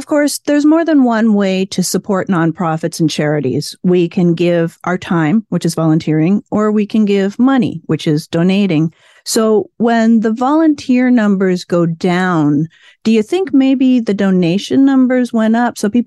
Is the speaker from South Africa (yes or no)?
no; Canada; Well, I'm from Canada, so I do recall that.